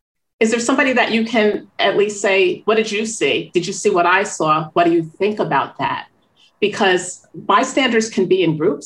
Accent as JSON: {"language": "English", "region": "Northeast", "country": "United States", "said": "And I'm from the Northeast, the hierarchy is there too."}